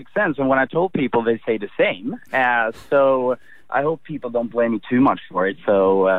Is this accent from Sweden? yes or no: yes; Sweden; English is a second language; it's because I'm from Sweden mainly and we don't speak English in Sweden, obviously. But this was, I'm 25 years old now